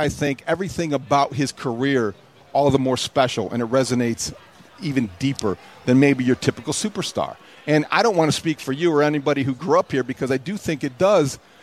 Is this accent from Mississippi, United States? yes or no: no; Indiana, United States; now in Chicago, United States; I'm from Indiana. Yeah. I'm from small town Indiana. I worked in South Bend and I came here.